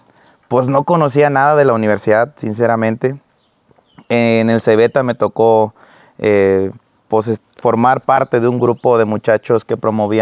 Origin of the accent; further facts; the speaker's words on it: Chetumal, Quintana Roo, Mexico; Claro, soy originario de Quintana Roo. Uh-huh. De la capital de Chetumal, Quintana Roo